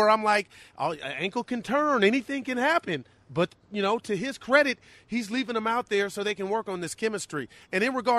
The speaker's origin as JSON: {"language": "English", "town": "Union City", "region": "California", "country": "United States", "tie": "born or raised there", "said": "I'm Texas. Well, Union City. That's the hometown."}